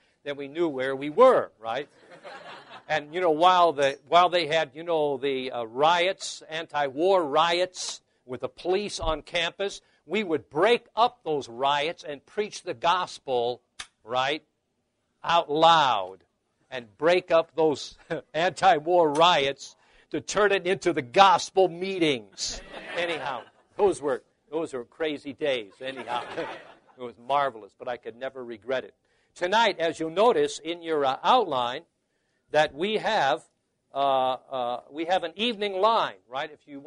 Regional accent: Gary, Indiana, United States; I was born and raised in Gary, Indiana, which is a little north of here. I grew up about a mile from Lake Michigan.

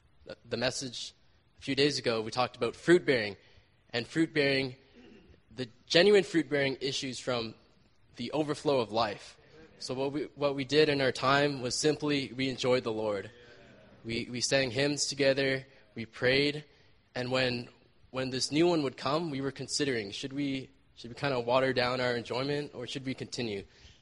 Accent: Vancouver, British Columbia, Canada; I'm actually from Vancouver.

